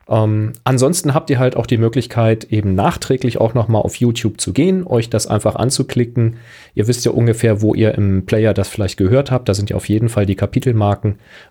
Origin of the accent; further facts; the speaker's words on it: Hamburg, Germany; born there; aber ich als gebürtiger Hamburger und Podcaster darf für euch auch moin mitsagen.